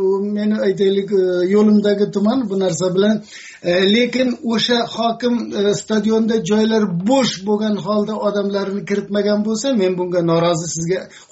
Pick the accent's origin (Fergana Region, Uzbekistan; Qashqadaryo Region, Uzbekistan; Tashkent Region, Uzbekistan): Fergana Region, Uzbekistan; Fergana; mening o'zimning shahrim 2000-3000 yillik tarixi bor Farg'ona shahrim qadriyatliroq emasmi menga?